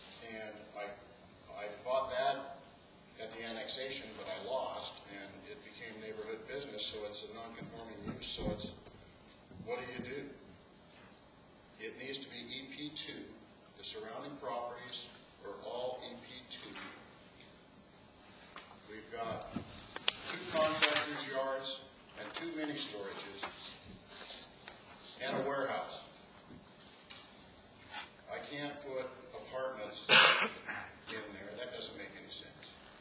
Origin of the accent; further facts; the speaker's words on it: Maloney's Grove, Washington, United States; Born and raised on Maloney's Grove.